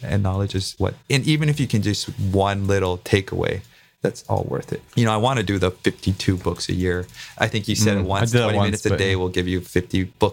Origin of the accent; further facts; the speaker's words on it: Hawaii, United States; I grew up in the water. Before school, we'd go surf. After school, we'd go surf. I grew up on the Big Island. That was life.